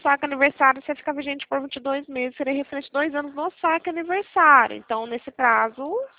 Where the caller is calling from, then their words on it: São Paulo, Brazil; São Paulo, mas eu atendo o Brasil inteiro.